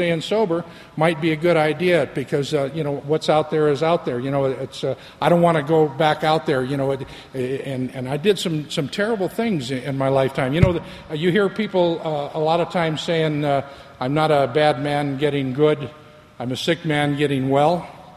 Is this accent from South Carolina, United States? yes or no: no; Los Angeles, California, United States; I'm from Los Angeles, Valley Village, you know, it's the San Fernando Valley.